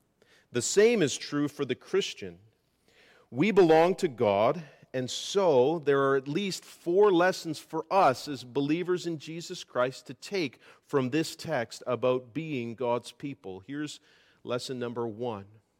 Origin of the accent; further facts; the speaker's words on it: Canada; how much I take my citizenship as a Canadian for granted, because I've been born into it.